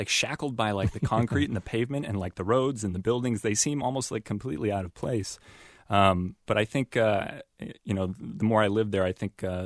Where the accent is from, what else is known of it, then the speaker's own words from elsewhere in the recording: Arizona, United States; moved away as an adult; now in New York City, United States; I should say first that I'm actually originally from Arizona, born and raised there for 25 years, and then about 3 or 4 years ago, I moved to New York City, which couldn't be more different